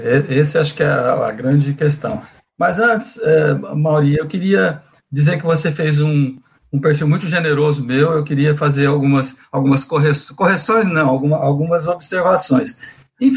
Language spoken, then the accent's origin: Portuguese; São Paulo, Brazil; now in Fortaleza, Brazil; Eu sou paulista do interior, apesar de ter estudado na capital, em São Paulo, mas eu moro aqui em Fortaleza há 40 anos, minha vida é aqui.